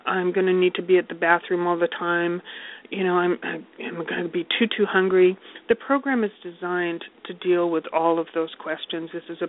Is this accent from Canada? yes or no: yes; Alberta, Canada; I'm from Alberta, Canada.